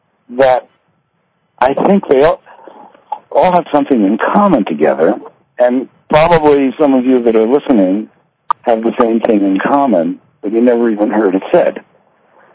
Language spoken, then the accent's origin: English; Philadelphia, Pennsylvania, United States; And I grew up in Philadelphia, and I was kind of a nerdy guy